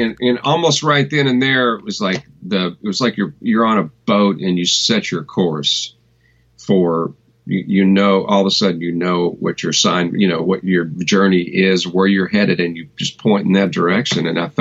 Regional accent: Louisville, Kentucky, United States; And, you know, I grew up in Louisville, Kentucky, and it was before YouTube. It was before the internet.

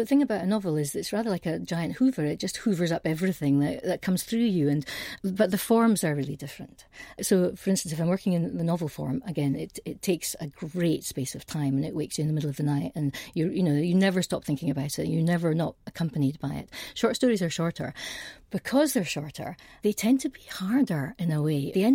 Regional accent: Scotland, United Kingdom; I'm from the Highlands

